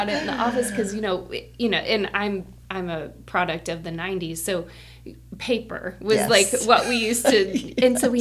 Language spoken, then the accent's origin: English; St. Louis, Missouri, United States; also born or lived in Northeast US; I grew up in in St. Louis, and I'm originally from the Northeast.